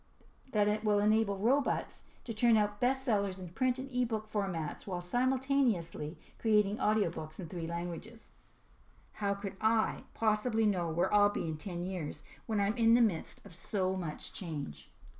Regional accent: Canada; Yes, I am Canadian.

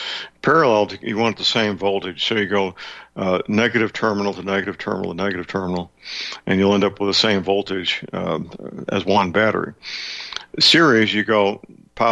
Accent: St. Louis, Missouri, United States; answered by a very polite young men and women in my hometown, St. Louis.

